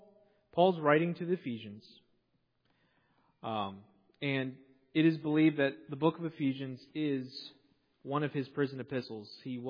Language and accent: English; United States; just as an American, as a Westerner